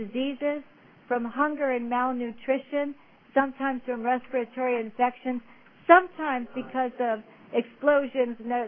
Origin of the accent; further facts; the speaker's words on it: United States; if I, as an American, were choosing who's going to go to the university.